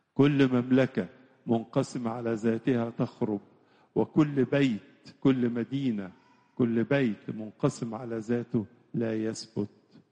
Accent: Egypt

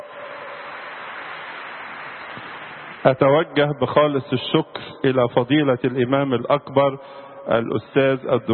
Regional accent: Egypt; فنحن بالحقيقة نشعر أن مصرنا تبدأ عهدا وعصرا جديدا وفكرا جديدا بروح جديدة نبنيها سويا كلنا كمصريين

